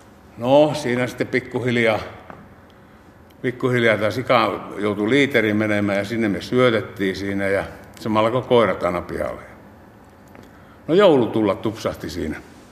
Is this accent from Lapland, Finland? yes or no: yes; Lapland, Finland; Mä oon Lapista lähtösi. 5-henkinen perhe, 3 veljestä.